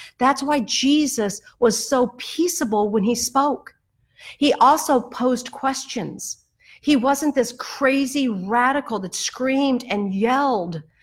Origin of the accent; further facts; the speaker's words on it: United States; That's my right as a citizen, as an American, and as a Christian.